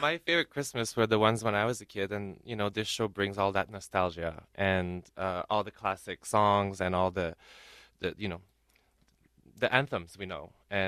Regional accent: Quebec, Canada; now in Miami, United States; I am from Quebec, but I live in Miami, Florida nowadays.

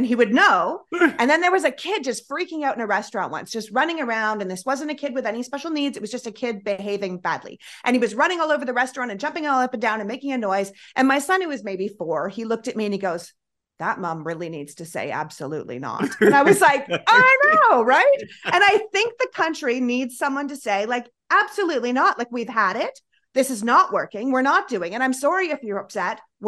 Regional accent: Toronto, Ontario, Canada; moved away as an adult; now in United States; I moved originally from Toronto to New York, and I was there during 9/11.

